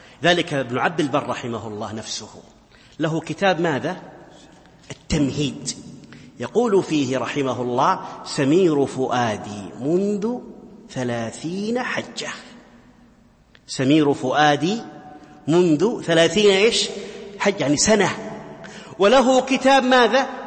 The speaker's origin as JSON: {"language": "Arabic", "country": "Saudi Arabia", "said": "من كبار مشايخنا في بلادي السعودية"}